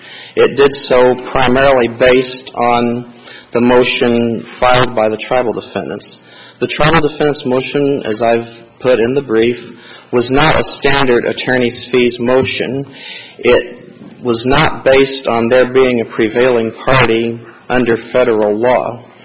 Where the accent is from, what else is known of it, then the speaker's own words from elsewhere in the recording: Arizona, United States; allowing me to appear in my home state.